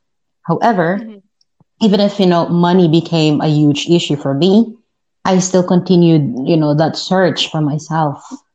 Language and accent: English; Philippines; I am from the Philippines. And so there I took and I got my degree